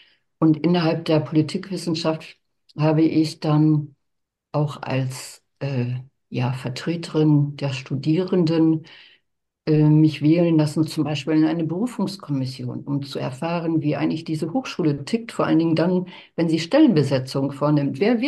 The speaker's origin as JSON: {"language": "German", "region": "Northern Germany", "country": "Germany", "tie": "born or raised there", "said": "Ich bin sowieso dann im Norden aufgewachsen von Deutschland."}